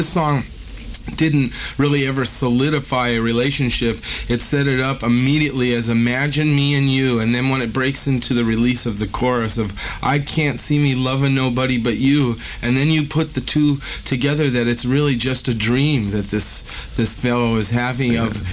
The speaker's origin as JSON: {"language": "English", "country": "United States", "tie": "born or raised there", "said": "This song represents a lot to us as being American-born and bred"}